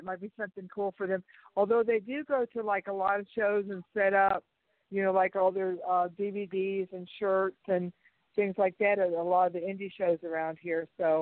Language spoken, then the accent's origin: English; Texas, United States; now in North Carolina, United States; And by the way, I'm from Texas, but I'm now living in North Carolina.